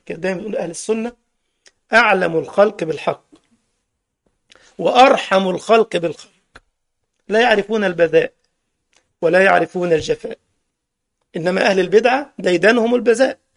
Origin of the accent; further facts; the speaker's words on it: Egypt; زي كلمه البص عندنا في مصر يعني النظر، عند اهل تونس يعني ايش؟